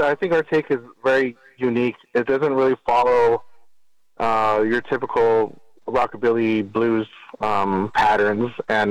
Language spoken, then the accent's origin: English; Navajo Nation, United States; just make it to what I grew up with, growing up in the Navajo Reservation